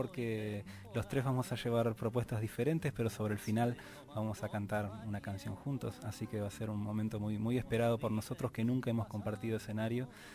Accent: Maipú, Buenos Aires Province, Argentina; se grabó en mi pueblo, en Maipú, pisando la pampa húmeda, se grabó en el campo.

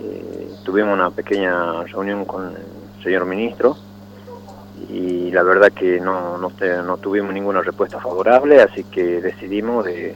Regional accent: Salta, Argentina; Nosotros somos los campesinos de la Ruta 81, Pajé, Morillo, Los Blancos y Dragones.

